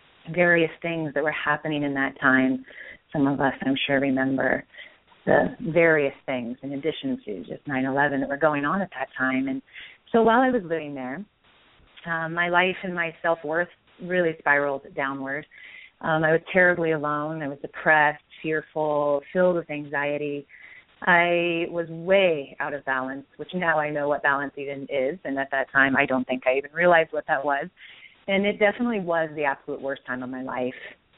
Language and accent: English; Lake Tahoe, Nevada, United States; moved away as an adult; So I grew up in Lake Tahoe, Nevada, and I moved to Washington, D.C. in my early 20s with my former husband.